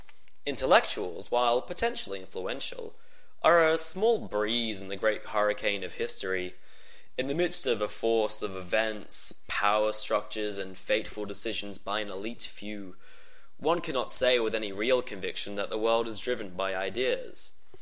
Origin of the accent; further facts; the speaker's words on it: Australia; as an individual, as an Australian citizen, and as a member of the lucky, wealthy 10% of this planet